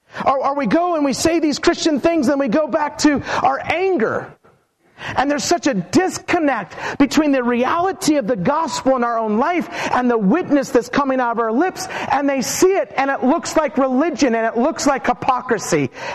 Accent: Twin Falls, Idaho, United States; I grew up in Twin Falls, Idaho, and I went to college in the Northwoods of Wisconsin, and God began to so change me.

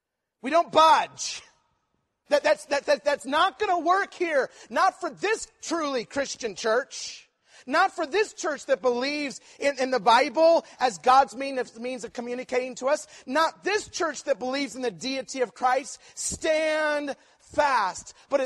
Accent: Twin Falls, Idaho, United States; I grew up in Twin Falls, and there we are, in a town of 30,000.

